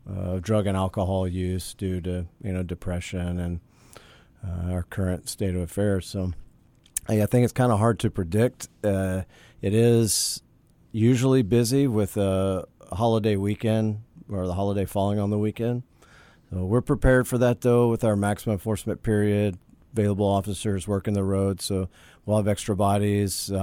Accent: Louisiana, United States; Well, growing up in Louisiana, we'll go back to that again. There was free rein over your fireworks back when I was a kid, so.

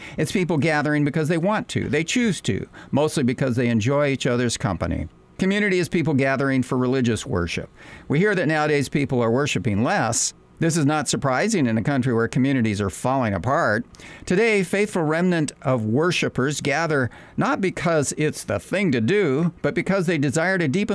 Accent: Upland, California, United States; I grew up in Southern Cal, a town called Upland. We lived on an orange farm that gradually transformed into a suburb of L.A.

